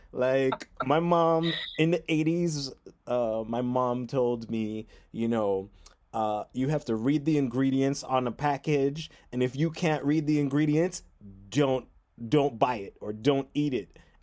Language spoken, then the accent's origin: English; Montreal, Quebec, Canada; born there; also born or lived in Jamaica / Haiti; I was born in Montreal. They moved to Jamaica for a bit, but then my mother separated with my dad, moved back to Montreal, then moved to Haiti. So I have this kind of trifecta of countries that I've lived in over my lifetime.